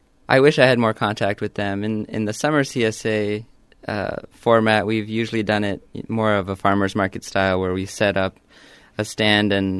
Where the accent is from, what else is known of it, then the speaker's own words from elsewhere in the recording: New Mexico, United States; moved away as an adult; Well, we're pretty similar to New Mexico, which is my home state, and one reason why I came here, wasn't ready to go back to New Mexico, but I missed that higher elevation and kind of sunny, arid climate.